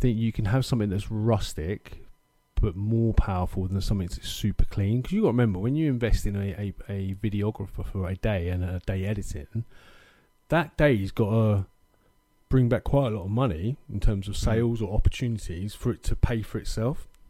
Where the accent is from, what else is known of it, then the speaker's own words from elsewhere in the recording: Scotland, United Kingdom; I always see myself as Scottish. So, you know, we're a different breed anyway.